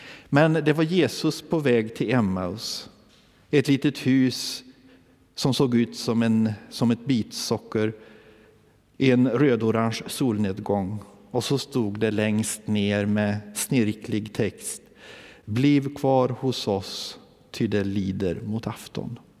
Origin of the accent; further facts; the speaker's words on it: Värmland, Sweden; I sydvästra Värmland, min hemtrakt